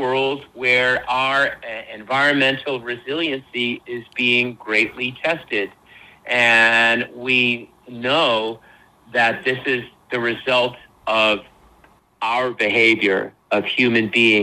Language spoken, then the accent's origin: English; Noel, Massachusetts, United States; I grew up in Noel, Massachusetts, and I actually live up today.